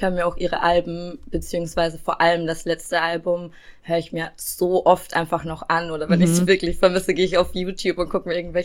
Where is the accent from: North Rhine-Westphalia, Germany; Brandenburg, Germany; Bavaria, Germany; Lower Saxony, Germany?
Bavaria, Germany; Regensburg; Ja, und ich denke, das ist so eine kleine Stadt und vergleichbar mit meiner Heimatstadt Regensburg